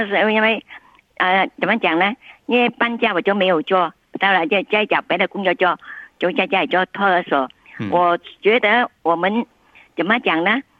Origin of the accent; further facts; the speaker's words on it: Vietnam; moved away as an adult; now in Australia; 我是越南华侨，我从越南移民到澳洲的，在越南时候呢，我是全职的主妇